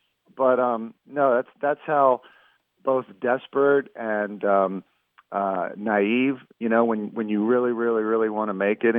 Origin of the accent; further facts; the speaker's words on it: Virginia, United States; I was still from Virginia, and they were still from Britain.